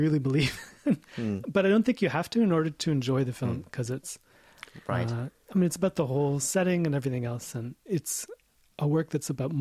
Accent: United States; as an American living in America, where Spanish is sort of an unofficial second language

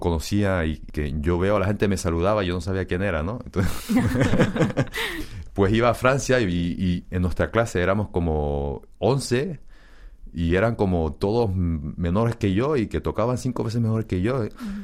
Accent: Canary Islands, Spain; also born or lived in Korea; No, nací en Corea y luego, pues, por el trabajo de mi padre, nos fuimos todos para Gran Canaria. Tenía 18 meses, creo que tenía. Al principio, cuando viví ahí, yo me consideraba español.

